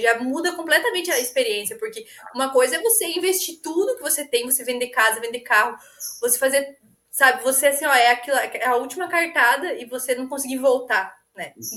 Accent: Nova Petrópolis, Rio Grande do Sul, Brazil; now in Florianópolis, Brazil; do lugar que eu venho, lá de Nova Petrópolis, do Rio Grande do Sul, interior, né, a cidade todo mundo se conhece.

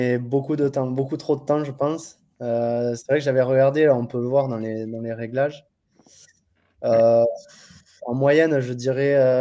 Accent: Agen, Nouvelle-Aquitaine, France; born there; Je suis né à Agen, dans le Lot-et-Garonne.

